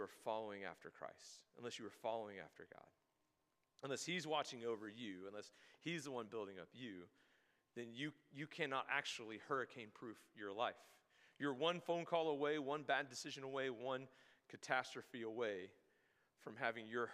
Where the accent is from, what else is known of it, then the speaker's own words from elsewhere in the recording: Louisiana, United States; I'm from Louisiana. We've had a lot of those.